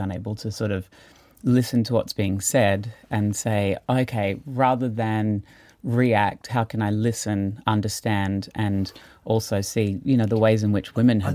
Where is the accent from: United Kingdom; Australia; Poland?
Australia; Brisbane, Queensland; also born or lived in United States; I grew up in Brisbane, Australia in the 80s.